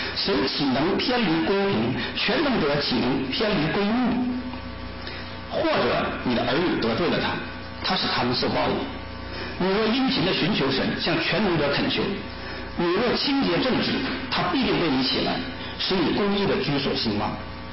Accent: China; 善有善报，恶有恶报，我们中国人还讲不是不报，时候未到啊。

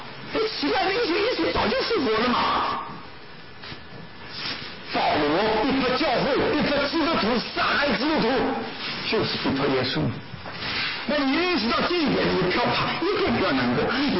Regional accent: China; moved away; 这个我们从中国过来的人都知道啊

